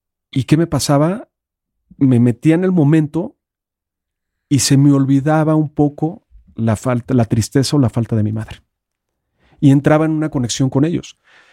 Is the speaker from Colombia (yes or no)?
no; Guapalcalco, Hidalgo, Mexico; also born or lived in Mexico City; Yo nací aquí en la Ciudad de México en 1972 y recién nacido me fui a vivir un rancho en Hidalgo. Viví toda mi vida en un rancho en Hidalgo, en un pueblo muy pequeñito llamado Guapalcalco.